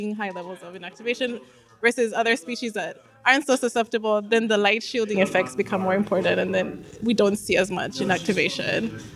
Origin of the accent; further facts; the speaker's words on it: Zambia; So yeah, so I'm originally from Zambia.